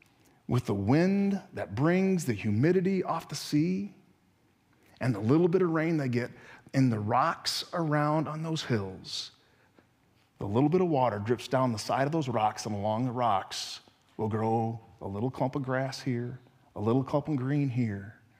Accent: Iowa, United States; Now, I grew up in Northwest Iowa

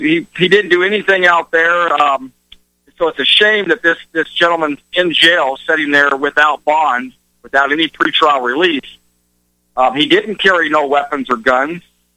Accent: Montana, United States; He's from Montana, my home state

